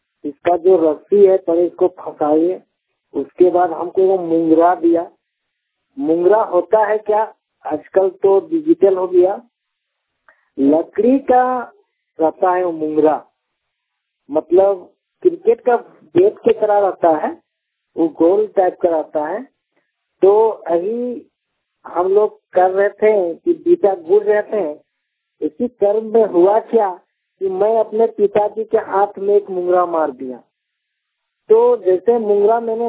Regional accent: Chandrapura, Jharkhand, India; और मैं चंद्रपुरा थाना के अंतर्गत नारला पंचायत का रहने वाला हूँ।

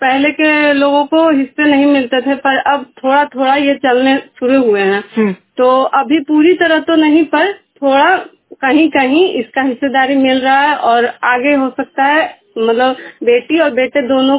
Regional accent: Basti Bazaar, India; मैं बस्ती बाजार की रहने वाली हूँ।

